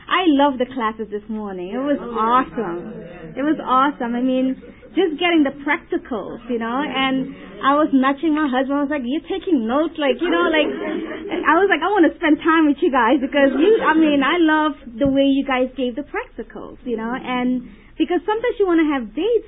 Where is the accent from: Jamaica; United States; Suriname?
Suriname; born there; first language Dutch; English is a second language; I was born in Suriname. I don't know if anyone knows. Suriname is in South America. And it's right above Brazil, it's right between Guyana and French Guyana. And we speak Dutch, so that's why my accent came